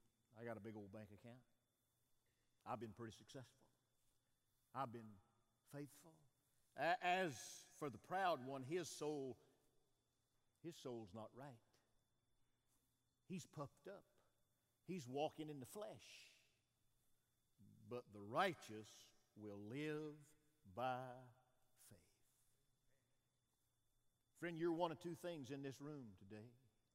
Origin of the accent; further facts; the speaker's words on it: St. Clair Shores, Michigan, United States; born there; I said, wonderful. I was born in Michigan. She said, really? I said, yeah, St. Clair Shore.